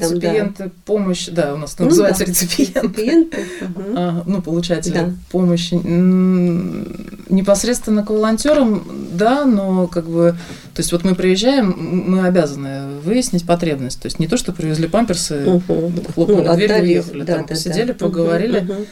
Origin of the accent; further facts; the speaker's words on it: Russia; и там узнавали, что мы из России